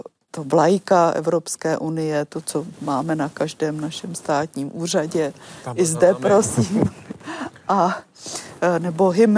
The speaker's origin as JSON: {"language": "Czech", "region": "Prague", "country": "Czechia", "lives_now": "village, Czechia", "said": "Já se cítím jako Češka, jako Pražačka, i když teď žiju na vsi, ale cítím se jako Evropanka. A cítím se, že spatří mi do určitého severoatlantického kulturního křesťansko-židovského okruhu."}